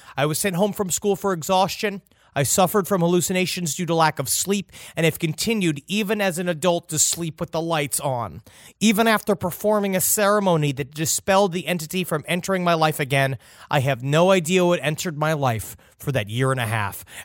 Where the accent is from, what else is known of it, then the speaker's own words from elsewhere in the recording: Houston, Texas, United States; I grew up in Houston, Texas.